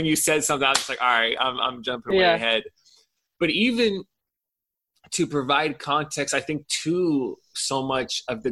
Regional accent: Temple City, California, United States; born there; You know, I was born in Temple City.

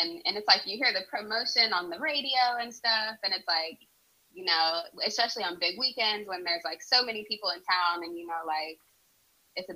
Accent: Las Vegas, Nevada, United States; Both of my parents are also born and raised in Vegas.

